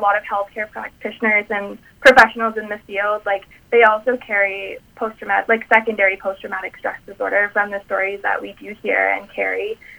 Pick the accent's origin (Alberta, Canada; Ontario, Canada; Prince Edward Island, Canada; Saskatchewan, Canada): Ontario, Canada; Wabigoon Lake Ojibwe Nation; I'm from Wabigoon Lake Ojibwe Nation. I am currently a registered nurse practicing in remote northern Ontario in Pikangikum First Nation.